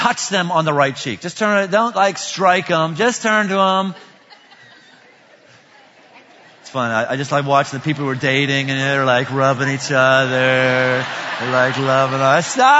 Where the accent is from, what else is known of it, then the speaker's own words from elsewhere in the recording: Pittsburgh, Pennsylvania, United States; to anybody who's ever been born and bred in Pittsburgh, lived there 30 years like I did